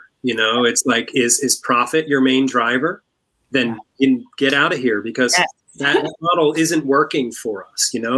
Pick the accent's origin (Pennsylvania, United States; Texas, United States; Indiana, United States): Pennsylvania, United States; And I'm from Pennsylvania, so we don't have those irrigation pivot things